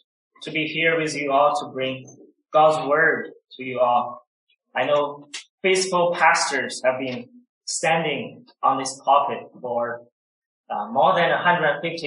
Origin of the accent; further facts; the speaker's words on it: China; I'm from China. This is my fourth year here at Reformed Theological Seminary.